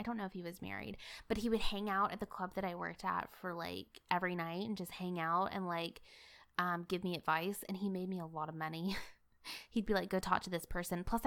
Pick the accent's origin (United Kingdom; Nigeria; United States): United States; East Coast; now in California, United States; I love California. I love it. It was like my promised land growing up on the East Coast.